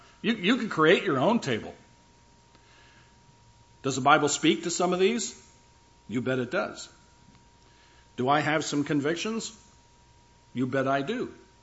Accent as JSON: {"language": "English", "region": "New Jersey", "country": "United States", "tie": "born or raised there", "said": "Growing up in New Jersey, that was not so much an issue."}